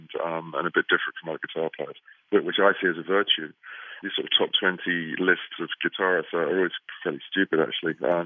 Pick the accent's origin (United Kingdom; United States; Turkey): United Kingdom; London; You know, I grew up in London.